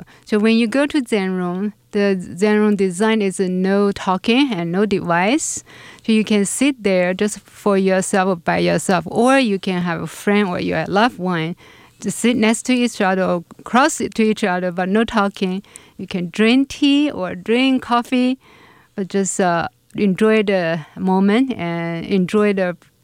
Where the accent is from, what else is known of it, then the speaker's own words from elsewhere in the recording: China; now in United States; I'm originally from China. We moved here 2000, and we moved to Pittsburgh first, Pennsylvania. Then we moved here 2006 for a job position.